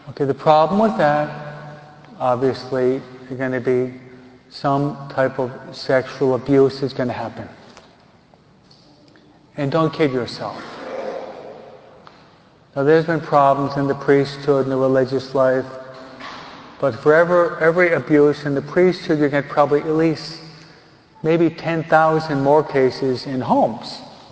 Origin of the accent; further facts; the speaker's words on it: New York, United States; You Californians, I'm a New Yorker.